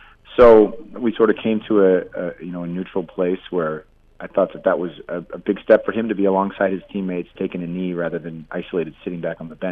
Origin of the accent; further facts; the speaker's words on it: El Cerrito, California, United States; also born or lived in Oak Ridge, Tennessee / Colorado; I was born in Oak Ridge. When I was two, we moved out to the Bay, though, and I lived in El Cerrito until I was about 9 or 10, and then we moved to Colorado for a bit, and we moved back to the Bay.